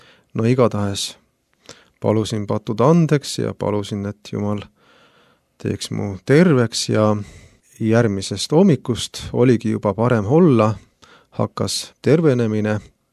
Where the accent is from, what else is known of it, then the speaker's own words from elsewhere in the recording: Lääne-Nigula, Lääne County, Estonia; now in Haapsalu, Estonia; Tere, olen siis Lääne-Nigulast. Elame perega Haapsalus